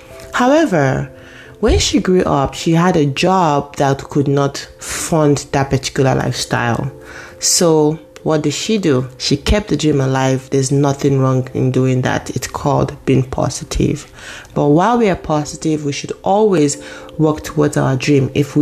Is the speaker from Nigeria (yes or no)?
yes; Nigeria; I'm Nigerian.